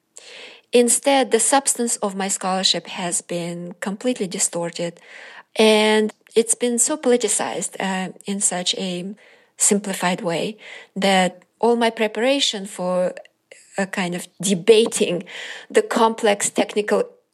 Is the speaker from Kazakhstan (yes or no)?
yes; Kazakhstan; moved away as an adult; now in United States; So I was born in Kazakhstan, in a small town in western Kazakhstan, and I grew up there.